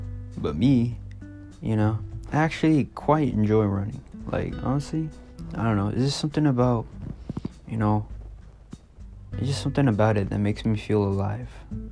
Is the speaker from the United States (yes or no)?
yes; California, United States; I'm from California.